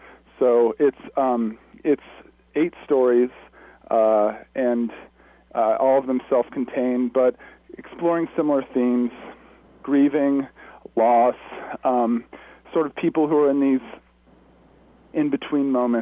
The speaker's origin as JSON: {"language": "English", "region": "Florida", "country": "United States", "lives_now": "San Bernardino, United States", "said": "I am from Florida originally."}